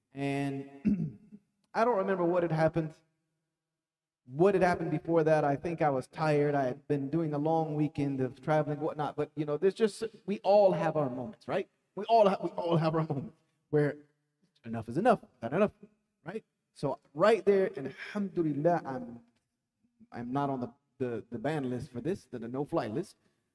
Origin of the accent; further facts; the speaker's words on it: the South, United States; I was born and raised in the South just like you.